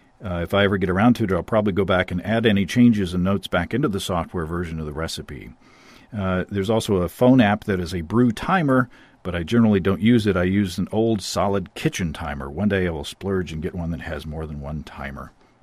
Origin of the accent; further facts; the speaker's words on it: United States; now in Canada; being an American living in Canada